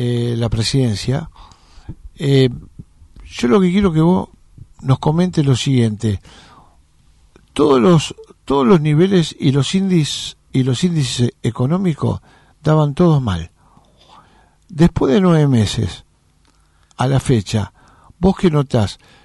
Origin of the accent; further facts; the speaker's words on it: Rosario, Santa Fe, Argentina; Yo soy rosarino.